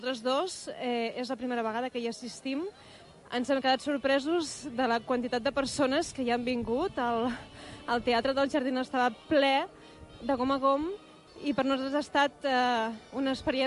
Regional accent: Andorra; venim d'Andorra, representant l'agrupació sardanista andorrana

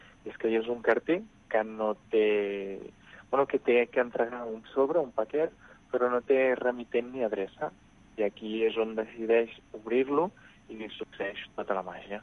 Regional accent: Bilbao, Basque Country, Spain; born there; és un nom basc, perquè jo vaig néixer a Bilbao

